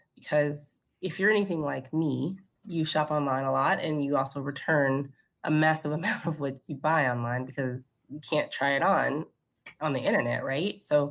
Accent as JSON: {"language": "English", "town": "Kansas City", "region": "Missouri", "country": "United States", "tie": "born or raised there", "said": "So I born and raised in Kansas City. I went to undergrad at Mizzou, went to UMKC for grad school in their entrepreneurial program."}